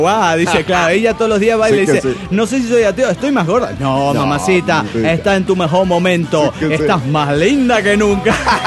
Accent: Bogotá, Colombia; de Bogotá, Colombia.

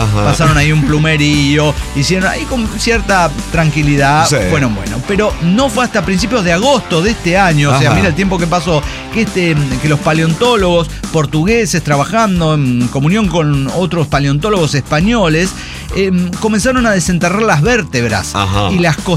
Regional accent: Sonora, Mexico; mi familia no puede pagar esto, somos gente pobre de Sonora

